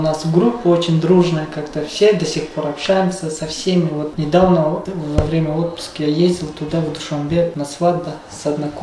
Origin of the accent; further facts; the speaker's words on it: Turkestan Region, Kazakhstan; moved away as an adult; also born or lived in Dushanbe; Я родился в Южном Казахстанской области, город Чимке. Но район там, Жетысай, Мактаралский называется. Ну, там родился, вырос, но учился. Потом 11 класс закончил на казахском языке там.